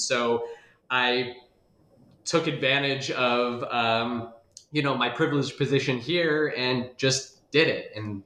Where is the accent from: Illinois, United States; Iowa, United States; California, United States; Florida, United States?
Iowa, United States; Des Moines; I'm originally from Des Moines, Iowa, and I did my PhD at Ohio State.